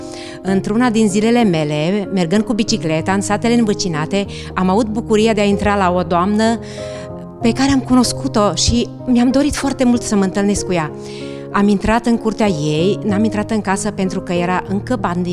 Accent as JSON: {"language": "Romanian", "region": "Maramureș County", "country": "Romania", "said": "sunt din Maramureș, dintr-un frumos sătuc din capătul țării, unde se vorbește mai mult limba ucraineană."}